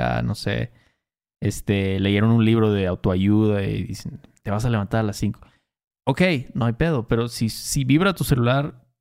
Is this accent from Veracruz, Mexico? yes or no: yes; Veracruz, Mexico; Cuando éramos morros en Veracruz.